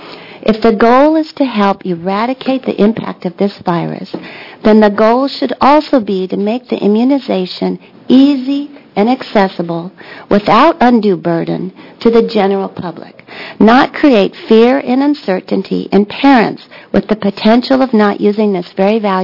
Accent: Portland, Oregon, United States; I'm from Portland, Oregon, and I'm here to oppose HB 2635.

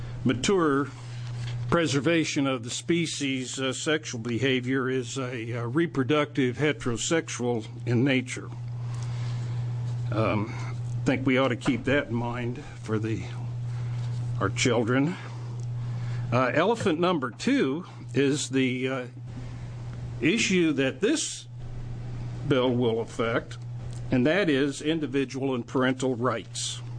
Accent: Oregon, United States; I'm from Clackamas County.

